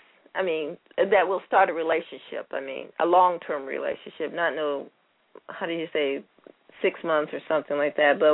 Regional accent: Florida, United States; I'm originally from South Florida, so you can imagine. I've been in the military, too, so I've traveled a lot. So I was raised in South Florida.

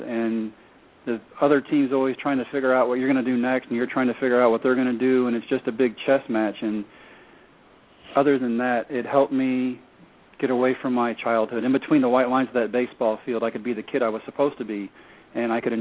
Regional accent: Brownwood, Texas, United States; I didn't grow up in Big Lake. I grew up in Brownwood, but All of Central Texas people are the same.

